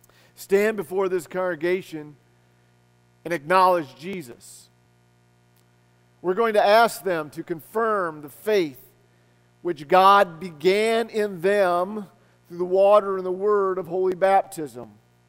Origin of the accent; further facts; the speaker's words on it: Illinois, United States; in my church, that little town that I grew up in Illinois.